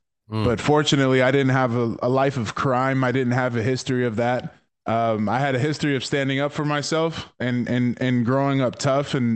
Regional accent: Tacoma, Washington, United States; also born or lived in Seattle, United States; I was born out here stateside in Seattle, Washington at UW Hospital, and I grew up in Tacoma my whole life

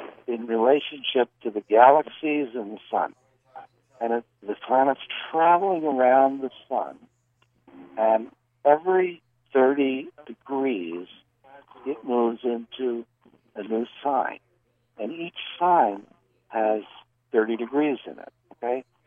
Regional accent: Philadelphia, Pennsylvania, United States; born there; And I was born in Philadelphia.

